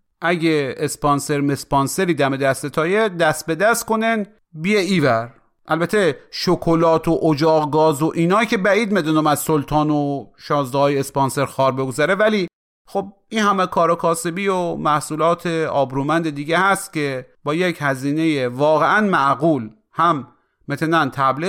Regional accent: Mashhad, Razavi Khorasan, Iran; accent: Mashhadi; برخلاف نظر خیلی ها که خودشان رو مشهدی و خراسانی میدنن، این لهجه ما اصلا غلیظ نیستا

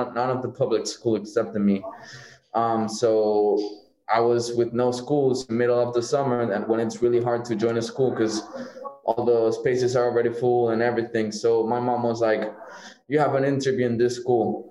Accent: Barcelona, Catalonia, Spain; I was born and raised in Barcelona. My mom is Mexican.

